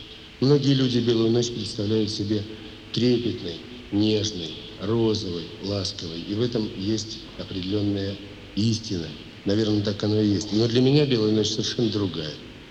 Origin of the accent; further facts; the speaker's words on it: Saint Petersburg, Russia; Я ленинградец и считаю своим долгом как можно больше людям рассказывать о моем городе.